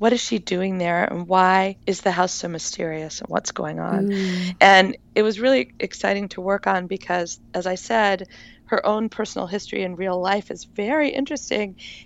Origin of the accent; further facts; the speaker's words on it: Maine, United States; And that painting was done near where I grew up in Maine, and it's been called one of the iconic American paintings.